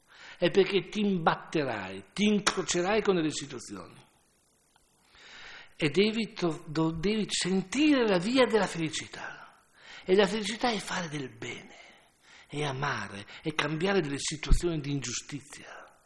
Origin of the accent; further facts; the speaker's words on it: Ferrara, Emilia-Romagna, Italy; Io sono di Ferrara, io mi sono vergognato.